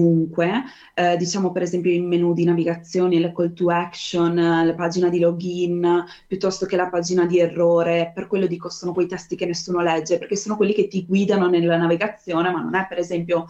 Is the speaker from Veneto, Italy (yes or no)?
yes; Veneto, Italy; now in Amsterdam, Netherlands; sono nata e cresciuta in provincia di Treviso, vivo ora ad Amsterdam